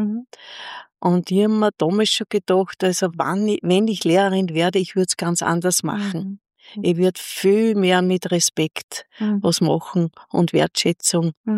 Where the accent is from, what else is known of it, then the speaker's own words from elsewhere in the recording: Schörfling am Attersee, Upper Austria, Austria; ich komme aus Schörfling am Attersee und wie es halt so war im Laufe meiner Entwicklung, ich komme aus einer Arbeiterfamilie